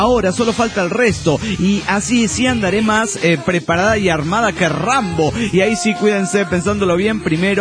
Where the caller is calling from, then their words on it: Costa Rica; Hola, ¿cómo están? … de Costa Rica.